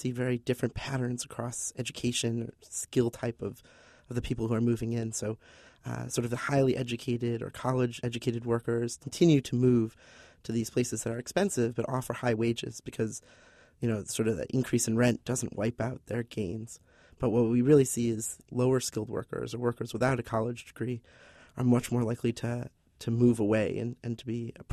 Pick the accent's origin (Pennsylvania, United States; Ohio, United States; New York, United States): Ohio, United States; Cleveland; now in Boston, United States